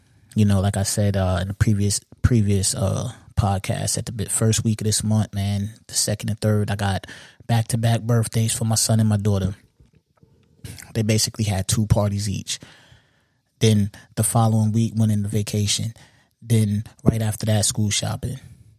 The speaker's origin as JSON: {"language": "English", "region": "New York", "country": "United States", "said": "Being that I'm a New Yorker is the main reason why I would edge it to New York."}